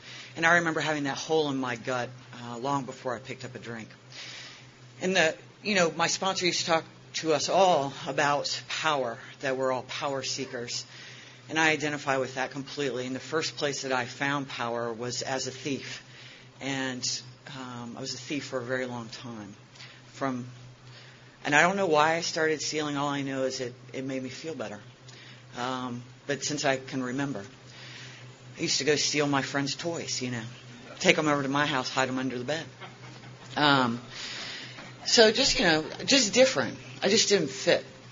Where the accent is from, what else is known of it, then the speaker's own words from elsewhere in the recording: Richmond, Virginia, United States; And I am from Richmond, Virginia.